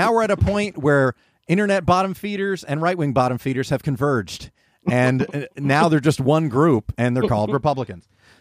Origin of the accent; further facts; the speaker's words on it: United States; I'm just saying I'm a voter. I'm an American.